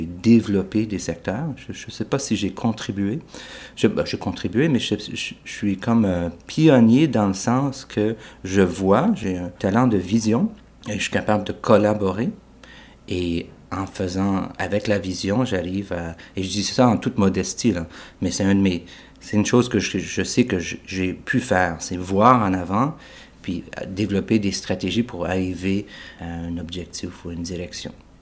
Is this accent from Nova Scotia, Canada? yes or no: no; Ottawa, Ontario, Canada; born there; Je suis né à Ottawa en 1959.